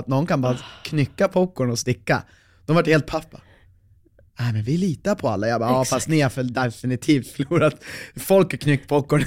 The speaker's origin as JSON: {"language": "Swedish", "town": "Vindeln", "region": "Västerbotten County", "country": "Sweden", "lives_now": "Stockholm, Sweden", "said": "de människor jag har känt längst kommer ju från Umeå och Vindeln där jag är från."}